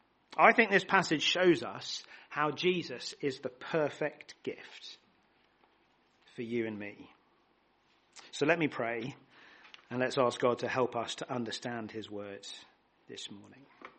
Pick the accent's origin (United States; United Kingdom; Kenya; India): United Kingdom; England; In 1966, as we English like to remember, the English men won the Football World Cup.